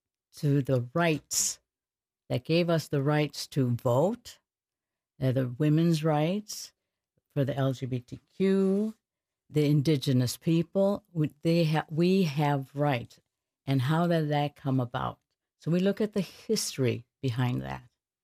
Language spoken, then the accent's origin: English; Racine, Wisconsin, United States; Right. I am born and raised in Racine.